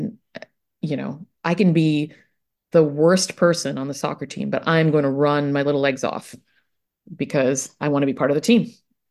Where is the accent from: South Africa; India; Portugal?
India; Mumbai, Maharashtra; English is a second language; now in United States; And I moved from Bombay, I still say Bombay, Mumbai, India, to a really small town in upstate New York, which is what American Rookie is about, actually. And I didn't speak English